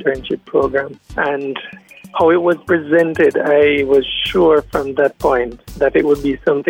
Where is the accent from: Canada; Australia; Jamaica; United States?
Jamaica; Kingston; I'm from Tel Aviv in downtown Kingston